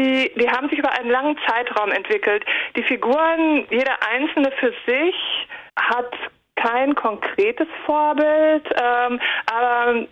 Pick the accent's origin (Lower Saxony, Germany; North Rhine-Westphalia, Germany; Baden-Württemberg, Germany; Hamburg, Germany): North Rhine-Westphalia, Germany; Ich komme aus Nordrhein-Westfalen, ziemlich weit oben.